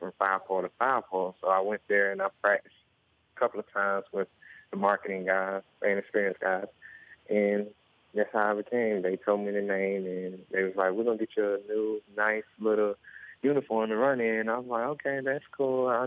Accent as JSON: {"language": "English", "town": "Fort Valley", "region": "Georgia", "country": "United States", "said": "Oh, yeah. I'm from Fort Valley, Georgia."}